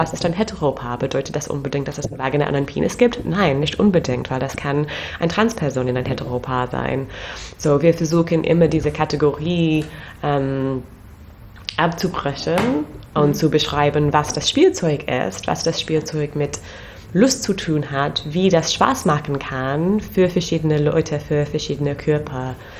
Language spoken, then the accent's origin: German; England, United Kingdom; German is a second language; moved away as an adult; now in Berlin, Germany; Ja, ich komme aus England und ich bin in Berlin seit 6 Jahren.